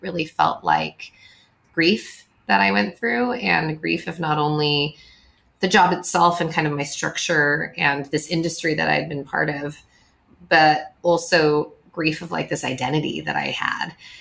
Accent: California, United States; also born or lived in Midwest; My parents immigrated from Taiwan. I was born in the Midwest and then grew up mostly in California.

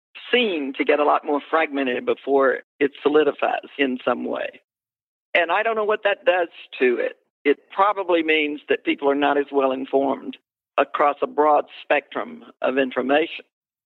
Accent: the South, United States; And, you know, I grew up in the South. I can't say anything in 140 characters.

